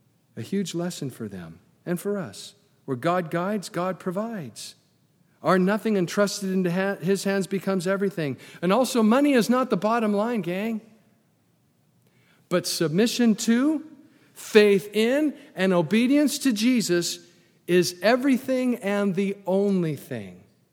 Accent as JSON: {"language": "English", "country": "United States", "said": "I'm an American and I'm proud of it."}